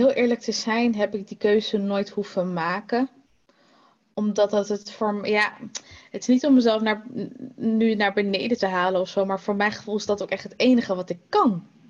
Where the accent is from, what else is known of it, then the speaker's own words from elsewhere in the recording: The Hague, South Holland, Netherlands; also born or lived in Rotterdam; Nou, ik ben geboren en opgetogen in Den Haag, in de Schilderswijk.